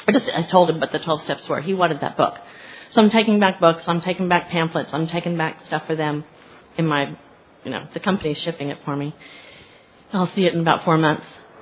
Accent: Houston, Texas, United States; moved away as an adult; now in Nigeria; I'm from Houston, but 3.5 years ago, I got sent to Africa. I got sent to Nigeria

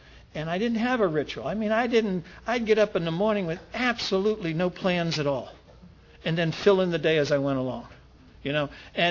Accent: Brooklyn, New York, United States; And I'm from Brooklyn. We do catch and fillet, you know, like a...

